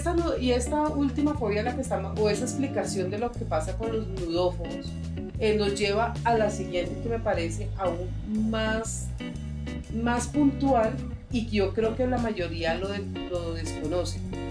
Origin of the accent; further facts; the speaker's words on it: Bogotá, Colombia; yo soy Rola, nacidita y criada acá, o sea, siempre he estado en medio de esta multitud de gente.